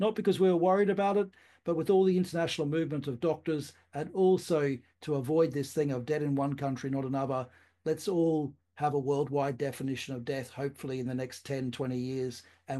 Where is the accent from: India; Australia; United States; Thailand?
Australia; now in United Kingdom; in the UK or in my home country of Australia.